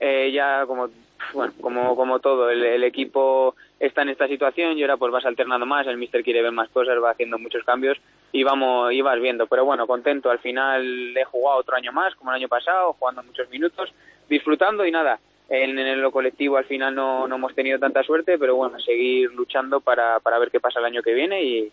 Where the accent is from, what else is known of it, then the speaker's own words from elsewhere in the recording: Torrelavega, Cantabria, Spain; yo por lo menos, por ejemplo, que soy de Torrelavega